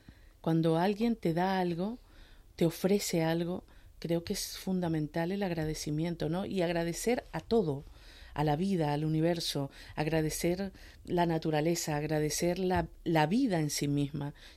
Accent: Venezuela; En eso soy muy venezolana, soy muy cariñosa, muy tocona, muy besucona.

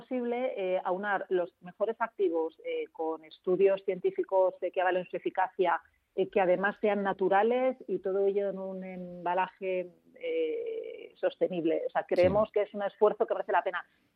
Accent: Madrid, Community of Madrid, Spain; que digo, somos todas madrileñas

